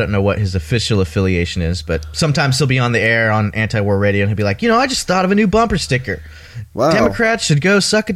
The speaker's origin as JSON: {"language": "English", "region": "Texas", "country": "United States", "said": "You got to remember, I'm from Texas."}